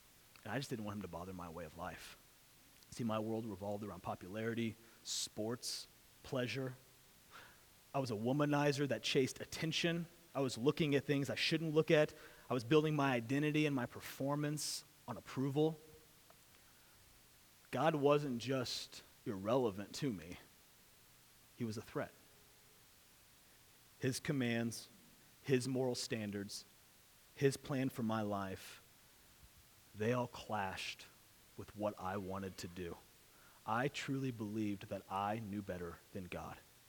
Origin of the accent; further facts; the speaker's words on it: Springfield, Missouri, United States; I grew up in Springfield, Missouri, so it was kind of like the buckle of the Bible Belt.